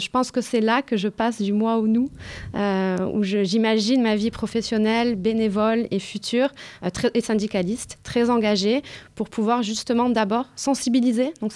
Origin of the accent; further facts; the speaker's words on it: Port-de-Bouc, Provence-Alpes-Côte d'Azur, France; moi je suis issue de la banlieue de Marseille, une ville qui s'appelle Port-de-Bouc. J'ai grandi dans une famille pauvre, une famille d'ouvriers, dans un quartier populaire, une famille aussi issue de l'immigration.